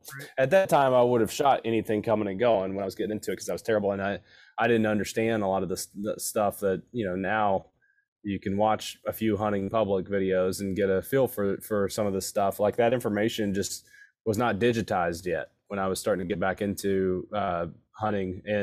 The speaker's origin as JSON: {"language": "English", "region": "Kentucky", "country": "United States", "tie": "born or raised there", "said": "I'm 35, but I grew up in Eastern Kentucky."}